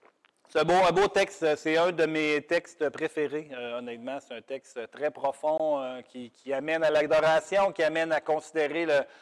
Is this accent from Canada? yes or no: yes; Sainte-Marie, Quebec, Canada; je suis natif de Sainte-Marie. j'ai grandi ici, puis plusieurs d'entre vous me connaissaient depuis que je suis tout jeune